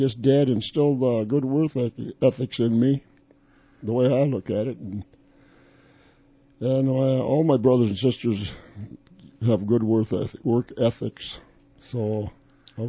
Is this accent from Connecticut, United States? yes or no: no; New Market, Minnesota, United States; I remember taking driver's training, like you said, I grew up in Newmarket, and New Prague would have, it was some of the regular school teachers from New Prague in the summertime, they'd come out to Newmarket and give us driver's training.